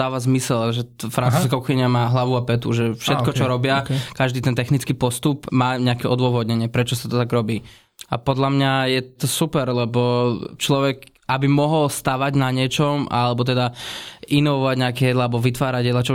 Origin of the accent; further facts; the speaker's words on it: Bratislava, Bratislava Region, Slovakia; also born or lived in Denmark; Nie, ja som Záhorák, čiže okay. Zo Záhoru som. Pôvodom, narodený v Bratislave, ale tam som vlastne žil do 18 rokov, potom som sa presťahoval na 7 rokov do Dánska a teraz som naspäť tu v Bratislave.